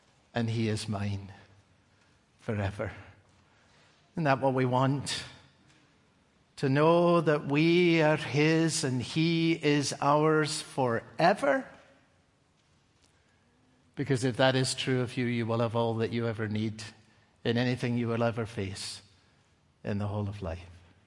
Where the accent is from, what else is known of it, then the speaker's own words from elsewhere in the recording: Scotland, United Kingdom; some words that we used to sing growing up in Scotland.